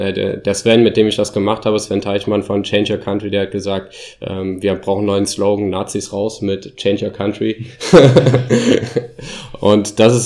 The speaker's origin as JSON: {"language": "German", "country": "Germany", "said": "Nichtsdestotrotz bin ich an meine Heimat gebunden. Ich liebe Deutschland. Ich habe da eine sehr enge Verbindung, auch familiär zu diesem Land, kulturell."}